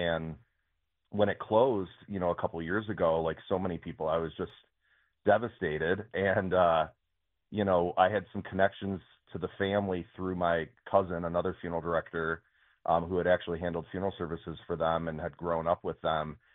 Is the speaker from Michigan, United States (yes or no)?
yes; Detroit, Michigan, United States; Well, like so many Detroiters, I grew up on Dutch Girl.